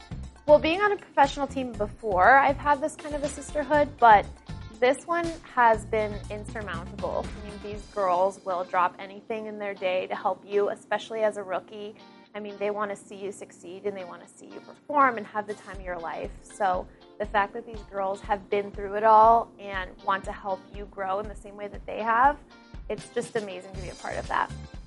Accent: Littleton, Colorado, United States; I'm from Littleton, Colorado, and this is my rookie season.

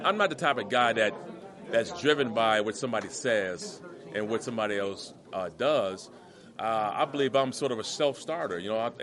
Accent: San Diego, California, United States; Growing up in San Diego, I'm sort of San Diego's my second team.

